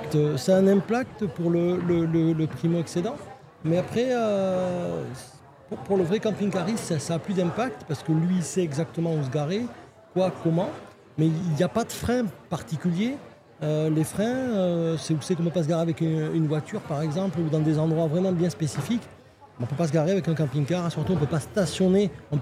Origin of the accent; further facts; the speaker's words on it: Bergerac, Nouvelle-Aquitaine, France; Nous sommes de Bergerac, moi je suis un enfant de Bergerac. Je suis vraiment natif de Bergerac